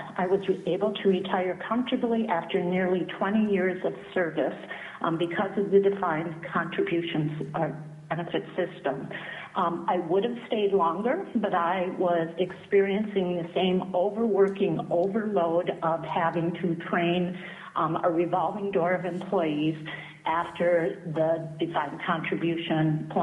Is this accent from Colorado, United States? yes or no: no; Minnesota, United States; moved away as an adult; now in Alaska, United States; I came from Minnesota in 1990 to fill a position as a veterinary technician